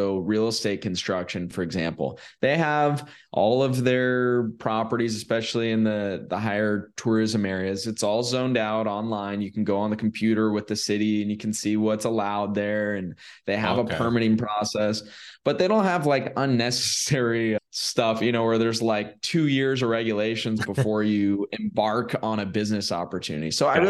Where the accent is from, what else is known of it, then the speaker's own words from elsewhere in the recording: California, United States; I'm from California originally.